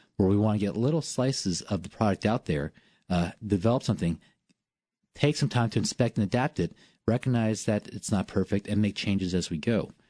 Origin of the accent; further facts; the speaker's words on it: Virginia, United States; also born or lived in Taiwan / Canada; Well, I was born in Taiwan and had a few years in Canada, but kind of identify myself as Virginia.